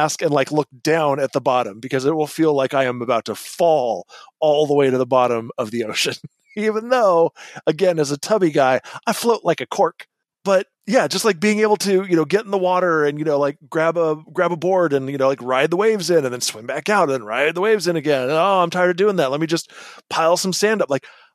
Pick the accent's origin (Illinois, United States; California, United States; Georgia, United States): California, United States; San Diego; I grew up in San Diego. So, you know, of course, I love the ocean.